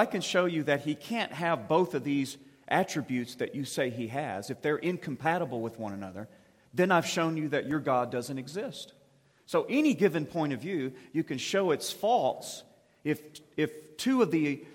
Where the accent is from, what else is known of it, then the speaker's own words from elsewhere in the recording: United States; I come from the United States.